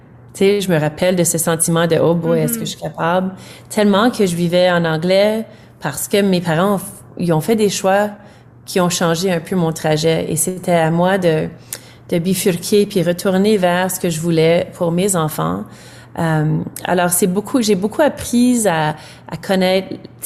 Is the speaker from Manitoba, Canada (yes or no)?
yes; Manitoba, Canada; Alors, vraiment une histoire importante chez nous au Manitoba.